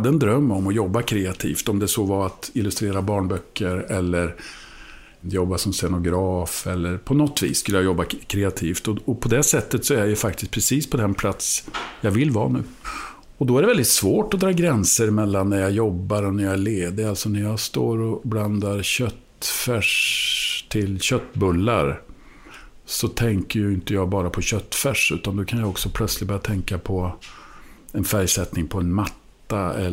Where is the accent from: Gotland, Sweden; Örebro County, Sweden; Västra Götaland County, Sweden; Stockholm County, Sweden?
Örebro County, Sweden; Degerfors; mina optimala måltider, de var hemma i Degerfors när vi satt då